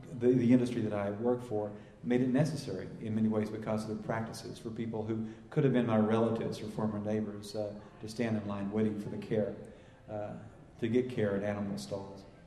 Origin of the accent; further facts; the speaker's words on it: Tennessee, United States; ranging from stories in my hometown newspaper in Tennessee to Time magazine.